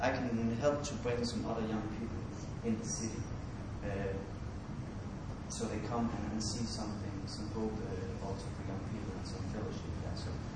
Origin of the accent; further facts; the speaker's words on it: Kolding, Southern Denmark, Denmark; English is a second language; I'm an alcoholic from Denmark, Kolding.